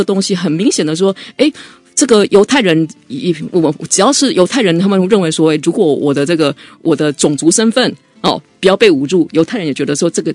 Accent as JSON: {"language": "Chinese", "country": "Taiwan", "said": "我们台湾人会觉得说"}